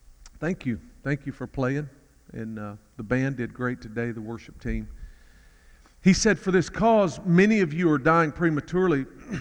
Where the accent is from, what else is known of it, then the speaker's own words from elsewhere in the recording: Mississippi, United States; also born or lived in Tennessee; now in Dallas, United States; I live in Dallas, Texas right now, but I was born in Tennessee to the home of an evangelist. My mom and dad were traveling the country preaching when I was born. Settled in Mississippi when I was 18 months old